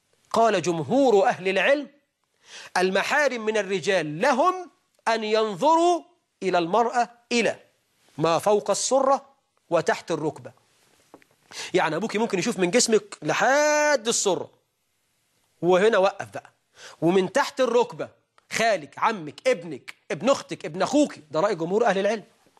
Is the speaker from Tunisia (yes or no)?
no; Egypt; زي عندنا في مصر في الريف والصعيد